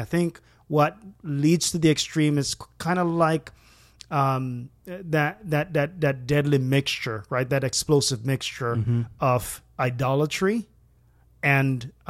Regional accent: Jamaica; Yeah, right. I mean, I'm from Jamaica.

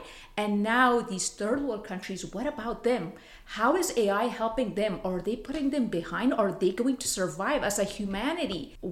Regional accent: Afghanistan; moved away; I came from Afghanistan and my family was from there.

